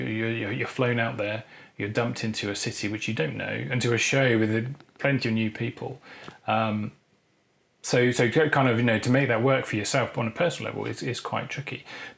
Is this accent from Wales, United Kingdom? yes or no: no; London, United Kingdom; I was from London.